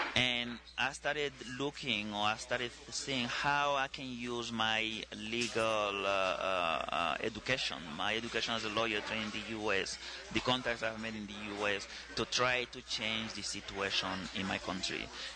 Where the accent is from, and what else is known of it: Annobón, Equatorial Guinea